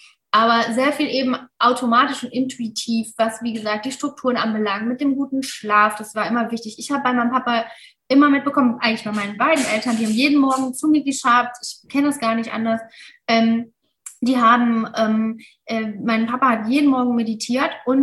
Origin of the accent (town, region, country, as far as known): Mainz, Rhineland-Palatinate, Germany